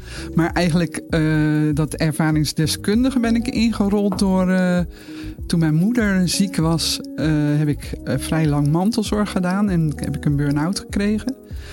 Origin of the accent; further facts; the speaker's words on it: Delft, South Holland, Netherlands; Ik ben 61 jaar en ik kom uit Delft.